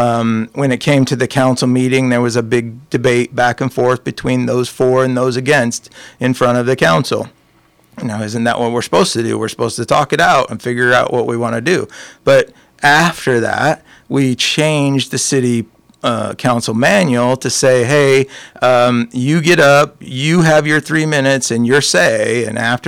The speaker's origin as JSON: {"language": "English", "town": "Marshalltown", "region": "Iowa", "country": "United States", "said": "So I'm from Marshalltown. I'm a graduate of MHS High School. I have a trade degree from MCC. I worked as a draftsman in Ames"}